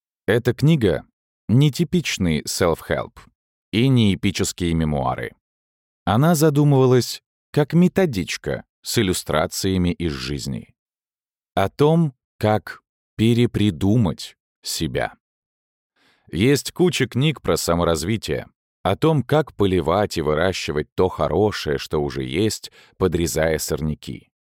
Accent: Moscow, Russia; born there; 1982. Родился в Москве, район Медведково.

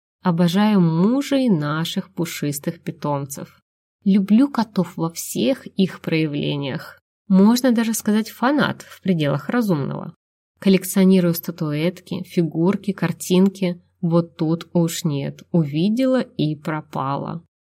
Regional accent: Barnaul, Altai Krai, Russia; born there; Родилась я в Барнауле, столице Алтайского края. Там мои корни и официальное место дислокации иногда. Но предпочитаю больше жить в небольшой деревеньке городского типа.

